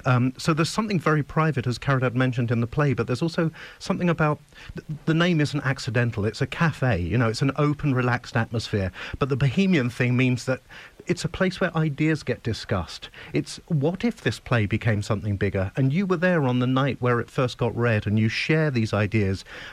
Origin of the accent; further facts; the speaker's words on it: London, United Kingdom; great works that were emerging out of metropolitan centres like New York, or London, indeed, which is my hometown.